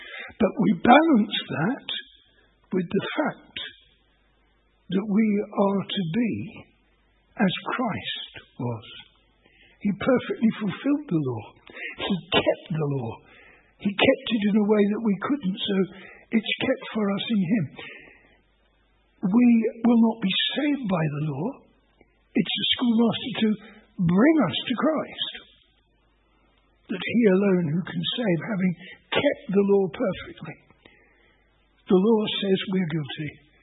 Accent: Harrow, London, United Kingdom; I mean, I come from Harrow, and if I meet anybody who has any connection with Harrow and have discovered it, then you get talking

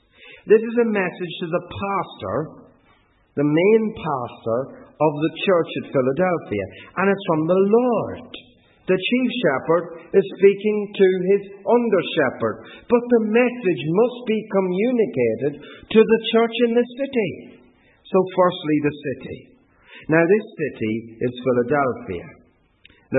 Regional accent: East Midlands, United Kingdom; I come from the East Midlands.

